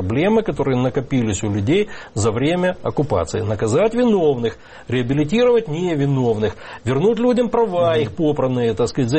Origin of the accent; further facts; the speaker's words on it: Crimea, Ukraine; Я, как крымчанин, приведу вам пример.